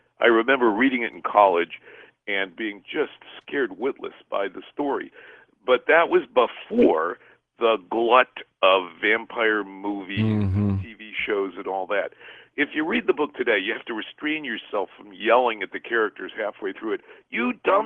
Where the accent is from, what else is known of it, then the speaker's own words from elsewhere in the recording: United States; I decided to focus on American, because I'm American.